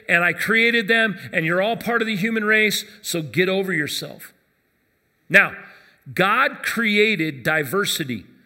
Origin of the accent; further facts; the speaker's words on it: Arvada, Colorado, United States; also born or lived in Denver; When I grew up in Arvada, we moved from North Denver.